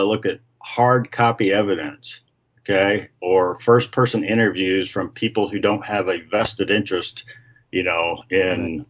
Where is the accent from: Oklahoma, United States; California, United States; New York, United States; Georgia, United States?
Oklahoma, United States; now in St. Louis, United States; you know, I'm from Oklahoma. I don't live there now. I live in St. Louis.